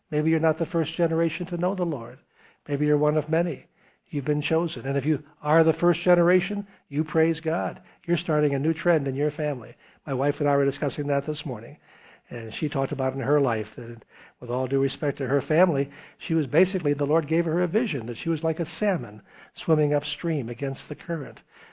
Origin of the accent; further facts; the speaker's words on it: Tennessee, United States; now in Albany, United States; I came from Tennessee